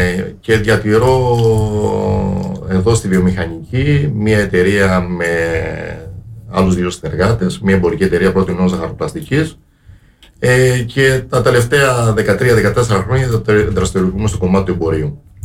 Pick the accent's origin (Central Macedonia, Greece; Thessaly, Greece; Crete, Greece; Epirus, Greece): Crete, Greece; Agios Thomas; now in Heraklion, Greece; ζω εδώ στο Ηράκλειο, μάλλον διαφορετικά θα το πω, μένω στο Ηράκλειο αλλά ζω στον Άγιο Θωμά, γιατί η σκέψη της ψυχής μου είναι στον Άγιο Θωμά